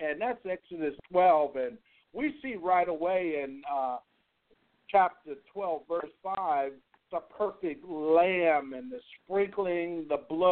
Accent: New York, United States; You know, growing up in New York, Joyce, I had the blessing of having Jewish friends early on in my life

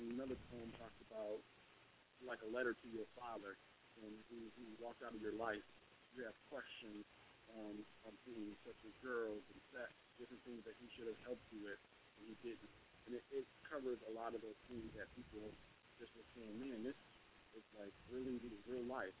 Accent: Port Huron, Michigan, United States; So I grew up in Port Huron, Michigan. It's a small city outside of Detroit.

